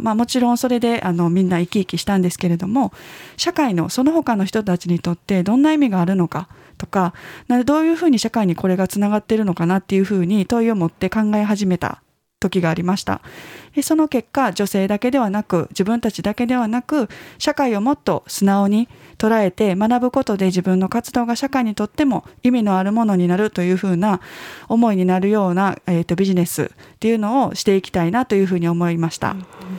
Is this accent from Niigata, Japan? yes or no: no; Nara, Japan; now in Kyoto, Japan; 私は、奈良県出身で京都の大学に4年間通いました。で、その後東京で就職をして、結婚を機にまた関西に戻ってきました。京都に住み始めたのは1人目の子供を出産した後です。